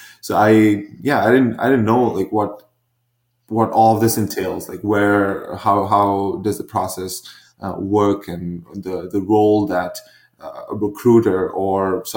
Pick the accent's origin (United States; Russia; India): India; And I've never heard that, you know, growing up in India.